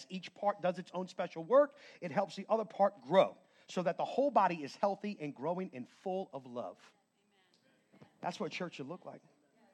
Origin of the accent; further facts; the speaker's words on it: Chalmette, Louisiana, United States; I got a little something the way I walk, and I'm from Chalmette, you know. Right? You know, I drank that refinery water all my life.